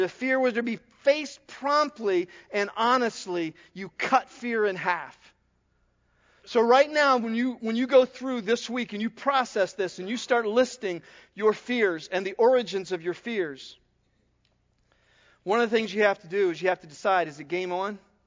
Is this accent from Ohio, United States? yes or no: yes; Ohio, United States; I was coming over Statens Bridge Road in my hometown, and it was September 17th, 1979, and there had been a severe flood in our area, and Muskingum River was flooded over its banks.